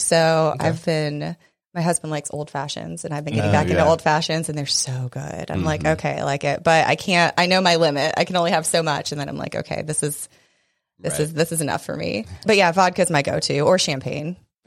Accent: Pinehurst, North Carolina, United States; now in Wilmington, United States; I grew up in Pinehurst, North Carolina, if y'all know where that is.

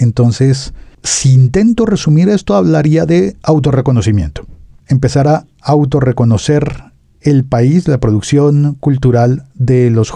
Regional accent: Bogotá, Bogotá Capital District, Colombia; Yo soy bogotano y hay un montón de cosas que daban vergüenza.

